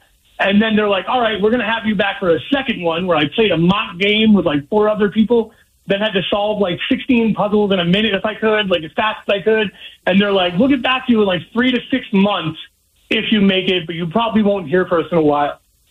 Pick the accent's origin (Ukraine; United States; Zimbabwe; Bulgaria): United States; Massachusetts; So I won't even lie, I'm from Massachusetts